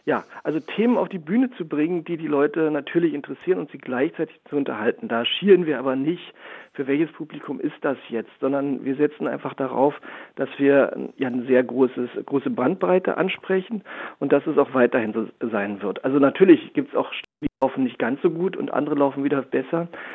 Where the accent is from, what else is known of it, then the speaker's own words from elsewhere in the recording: Berlin, Germany; Also ich bin ja auch Berliner